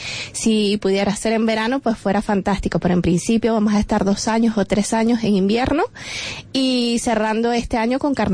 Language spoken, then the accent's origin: Spanish; Canary Islands, Spain; nosotros como canarios nos encanta irnos de escapada a las islas y siempre lo hemos hecho.